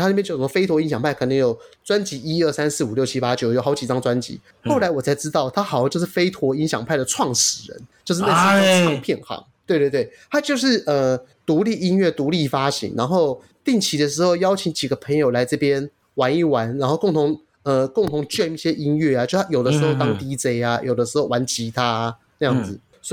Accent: Taiwan; 老板就是看到我们是台湾人啊

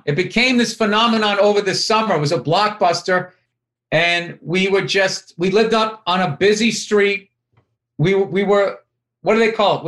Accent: Boston, Massachusetts, United States; accent: Boston; Then they should leave my Boston accent alone.

